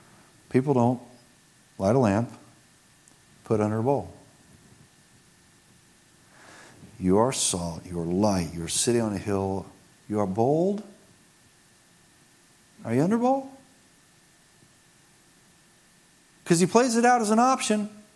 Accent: Cincinnati, Ohio, United States; when I grew up in Cincinnati as a kid, she worked in the children's department of the church I attended, White Oak Christian Church in the northwestern side of Cincinnati.

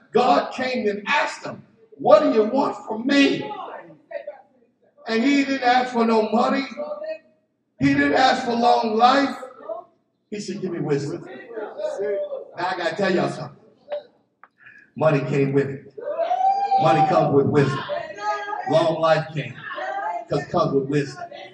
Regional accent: Philadelphia, Pennsylvania, United States; me being the guy that I was growing up in Philly, I thought it was me.

